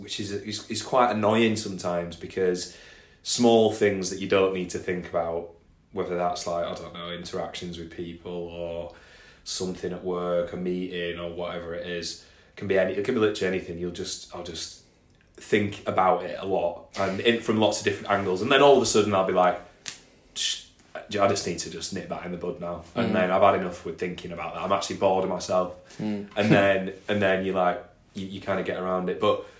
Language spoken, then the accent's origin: English; Halifax, Yorkshire and the Humber, United Kingdom; I come from California, Fax Vegas.